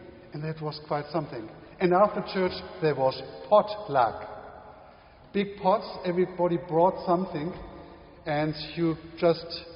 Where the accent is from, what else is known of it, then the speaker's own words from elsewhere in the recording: Germany; accent: German; English is a second language; now in United States; had to learn English, and that was quite a challenge. And I think I amused the people quite a lot by my German accent, and it sounded quite funny to them, I think.